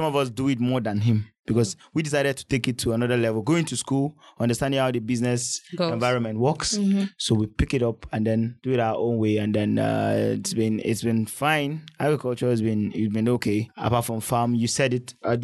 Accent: Jos, Plateau, Nigeria; now in Lagos, Nigeria; where I come from Plateau State, Jos in particular, and we've been farming. My family have been farming.

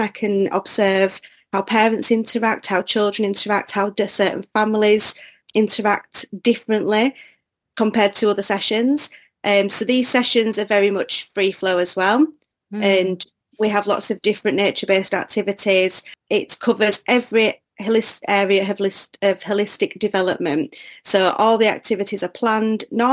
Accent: England, United Kingdom; So, as you can tell by the accent, I'm from England. So I run a forest school called Seasons over in West Yorkshire in a town called Leeds.

